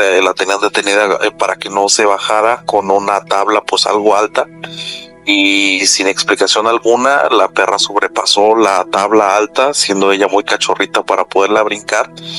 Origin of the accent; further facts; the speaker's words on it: Morelia, Michoacán, Mexico; soy de Morelia, Michoacán.